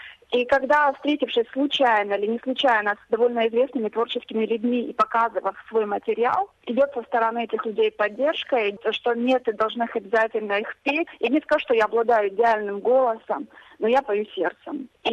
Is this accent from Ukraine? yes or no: yes; Berdyansk, Zaporizhzhia Oblast, Ukraine; мой город изначально, откуда я родом, город Бердянск, на Азовском море.